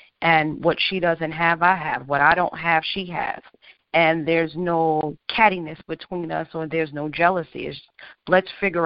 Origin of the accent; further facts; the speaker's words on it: New York City, New York, United States; We grew up in Harlem, but our paths never crossed.